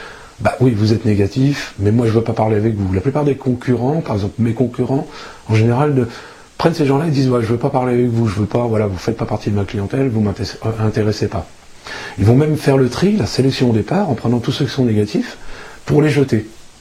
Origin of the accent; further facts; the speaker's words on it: France; je peux me permettre d'en parler parce que je suis français, je vis en France